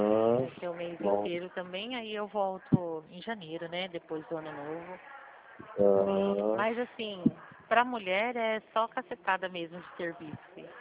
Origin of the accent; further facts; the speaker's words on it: Dracena, São Paulo, Brazil; Mas só que a nossa cidade mesmo é Dracena.